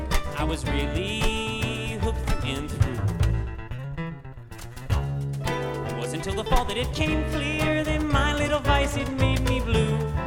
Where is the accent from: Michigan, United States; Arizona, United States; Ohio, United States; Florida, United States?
Michigan, United States; Ann Arbor; We're from Ann Arbor, Michigan.